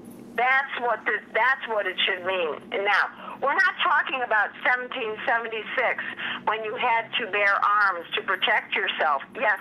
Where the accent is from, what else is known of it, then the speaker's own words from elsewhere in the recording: Chicago, Illinois, United States; But keep in mind, I'm originally from Chicago